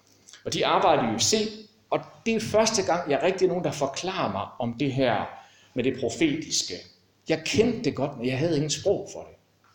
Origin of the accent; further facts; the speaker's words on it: Billund, Region of Southern Denmark, Denmark; En lidt speciel ting, jeg er vokset op i Billund